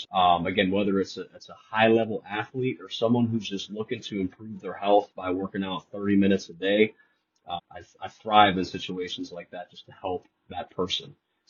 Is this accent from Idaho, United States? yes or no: no; Columbus, Ohio, United States; born and raised in Columbus, Ohio. Went to Walsh University for college, played college football there